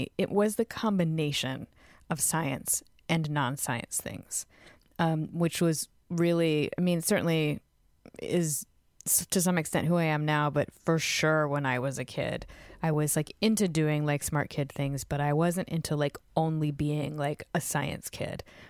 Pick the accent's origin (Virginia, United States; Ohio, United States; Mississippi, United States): Virginia, United States; Fredericksburg; Yeah, I grew up in Virginia, a town called Fredericksburg, which has a college in it and is, you know, an hour from D.C. and an hour from Richmond.